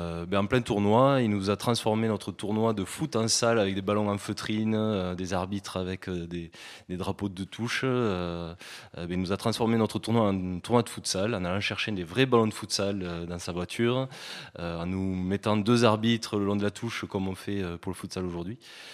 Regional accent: Occitanie, France; Je suis de la région et j'ai grandi avec cette équipe.

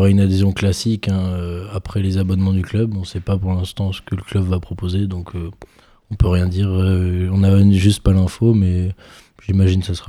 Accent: Toulouse, Occitanie, France; Je viens de Toulouse, donc j'ai toujours été pour Toulouse

